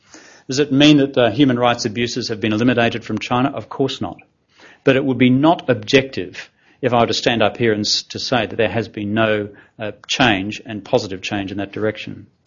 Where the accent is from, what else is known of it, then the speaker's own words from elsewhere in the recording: Queensland, Australia; As a Queenslander, I've got to say, them's fighting words